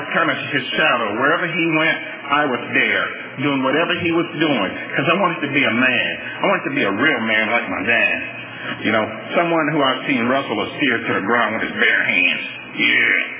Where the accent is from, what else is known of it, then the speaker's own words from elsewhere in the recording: Louisiana, United States; You know, I grew up in South Louisiana, and I was born and grew up in South Louisiana when being black wasn't a real popular thing.